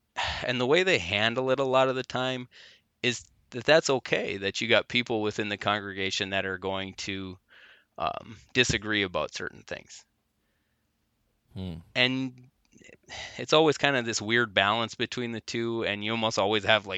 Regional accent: North Dakota, United States; I grew up in North Dakota, so we were a very conservative place.

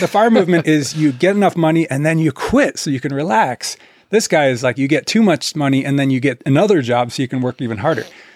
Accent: Canada; Again, as a Canadian, I would always say this

